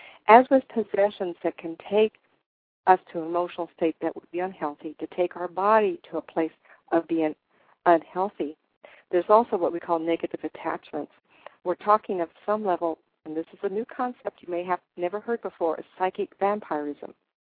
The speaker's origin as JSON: {"language": "English", "region": "California", "country": "United States", "said": "I'm from Northern California, and I have friends there tonight who are listening to the show."}